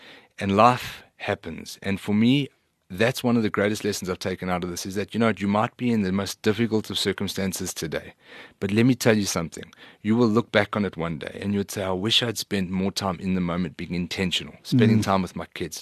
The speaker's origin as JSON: {"language": "English", "region": "England", "country": "United Kingdom", "said": "You know, we often think that because they speak English and we're English, that everything's the same."}